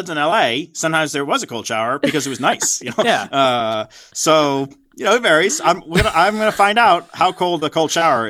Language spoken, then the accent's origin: English; Ireland; I'm like, oh, no, I'm just an Irish guy, but I love him.